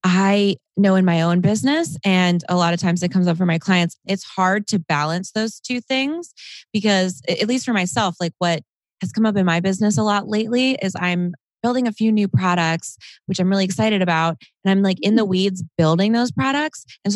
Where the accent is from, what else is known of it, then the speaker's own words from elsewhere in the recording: North Carolina, United States; I grew up in North Carolina, but I don't know if everybody else knows where that is.